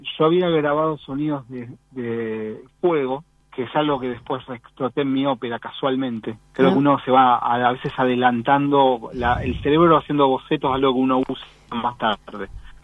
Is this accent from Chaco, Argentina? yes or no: no; Buenos Aires, Argentina; also born or lived in Montevideo; yo soy argentino, pero nací en Montevideo porque mis padres estaban exiliados.